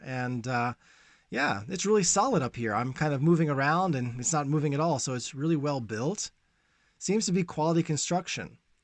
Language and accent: English; Texas, United States; now in Poland; things that are a little bit different than those that I grew up with back home in the US, growing up in Texas.